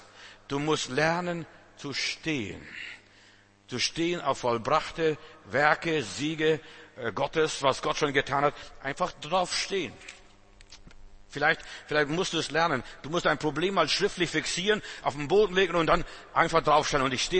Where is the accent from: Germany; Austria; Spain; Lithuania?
Lithuania; Klaipėda, Klaipėda County; wie bei uns zu Hause in Litauen, in Memeln, wie zu Hause. Also da war Schlangen, also bei uns zu Hause Kreuzottergebiet, wie bei uns zu Hause dort im Moor, so sieht's aus.